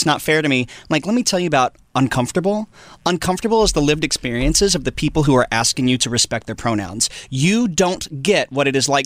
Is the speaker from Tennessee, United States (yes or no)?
yes; Tennessee, United States; I'm from 6 hours into the sticks outside of Nashville. Where are you from? East Tennessee, Northeast Tennessee. I'm from